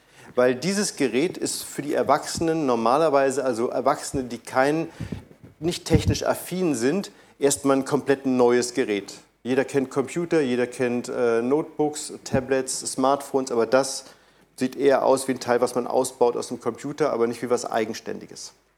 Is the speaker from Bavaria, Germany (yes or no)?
no; Berlin, Germany; ich komme aus Berlin